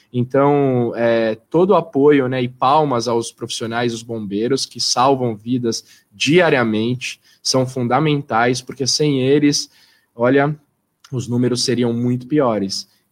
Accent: São Paulo, Brazil; para nós que somos caiçaras, nascemos e fomos criados aqui na Baixada Santista

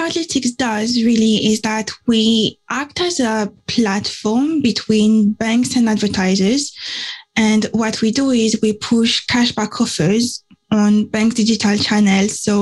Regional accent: Guadeloupe; born there; accent: French; English is a second language; So I was born in the Caribbean, on a very, very tiny island where no one knows what data is.

